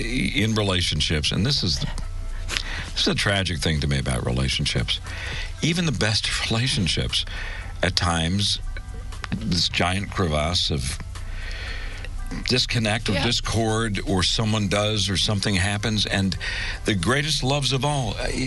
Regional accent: Washington, District of Columbia, United States; We all live here. I'm from here, born and raised in Washington, D.C., a very proud Washingtonian, and proud to have spent nearly 30 years with you here on Mix 107.3.

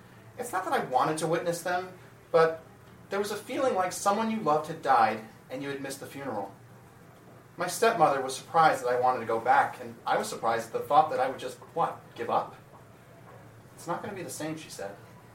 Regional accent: Wyoming, United States; now in New York, United States; No, I say. I'm originally from Wyoming.

